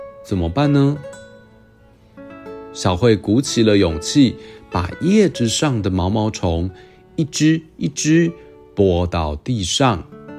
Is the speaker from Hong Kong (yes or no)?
no; Taiwan; 不过来到台湾，跟台湾人结婚，也就成为了我们台湾人的一份子哦。